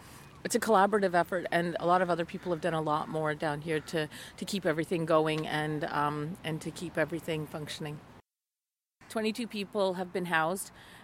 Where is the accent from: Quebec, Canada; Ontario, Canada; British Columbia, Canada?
British Columbia, Canada; Vancouver; I am from Musqueam, but I am not a spokesperson for the band. I have lived in East Van my whole life.